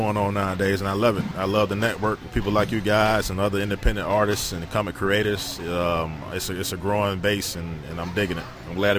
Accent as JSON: {"language": "English", "town": "Birmingham", "region": "Alabama", "country": "United States", "said": "I'm from Birmingham, Alabama."}